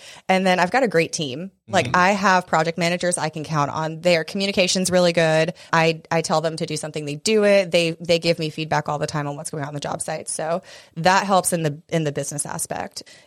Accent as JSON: {"language": "English", "town": "Pinehurst", "region": "North Carolina", "country": "United States", "tie": "born or raised there", "lives_now": "Wilmington, United States", "said": "I grew up in Pinehurst, North Carolina, if y'all know where that is."}